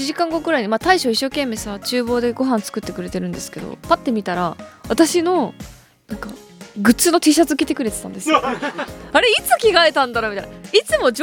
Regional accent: Hokkaido, Japan; now in Tokyo, Japan; あやっぱ私ってどさんこなんだなって。東京に引っ越してきてもう12、3年経つけど

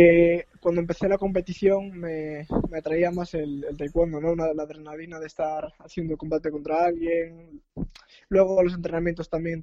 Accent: Pontevedra, Galicia, Spain; De Pontevedra.

